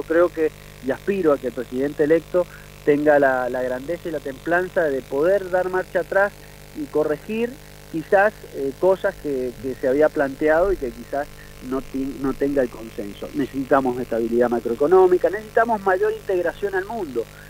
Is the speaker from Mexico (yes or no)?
no; Argentina; el Congreso va a ser nuestra gran herramienta como argentinos